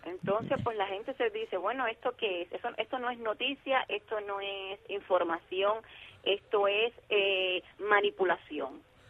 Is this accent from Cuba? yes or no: yes; Cuba; soy cubana española